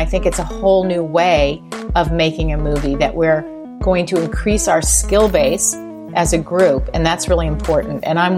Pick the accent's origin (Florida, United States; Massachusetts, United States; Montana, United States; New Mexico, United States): Montana, United States; born there; We moved around a lot. I was born in Montana, which was a little obscure, but we moved constantly.